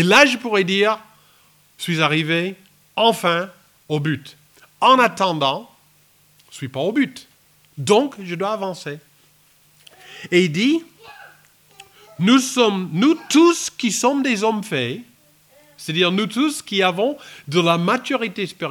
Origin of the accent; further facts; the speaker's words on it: United States; French is a second language; Moi, je viens de l'Amérique profonde, d'un village avec 1000 habitants et 5000 vaches.